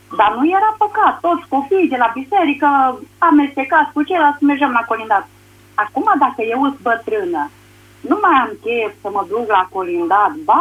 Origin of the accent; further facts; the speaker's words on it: Mureș County, Romania; De județul Mureș.